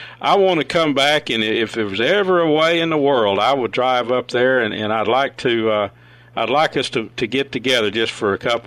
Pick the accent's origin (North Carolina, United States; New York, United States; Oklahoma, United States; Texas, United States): Texas, United States; Now, I was raised in Red River County in the country, back in the woods.